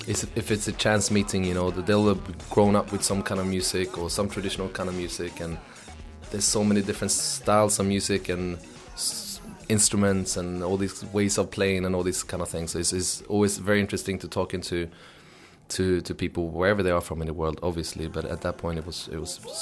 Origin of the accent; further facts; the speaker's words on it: Sweden; You know, I'm from Sweden